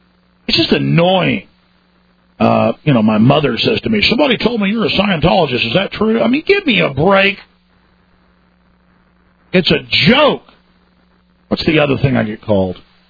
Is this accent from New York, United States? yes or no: no; Texas, United States; I'm a Texan, folks, who doesn't like tyranny.